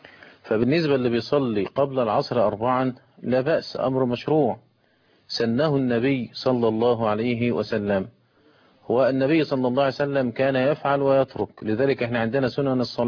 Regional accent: Egypt

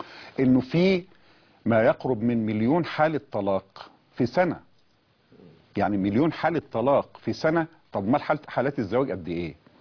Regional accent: Egypt; احنا عندنا في مصر الكلام ده

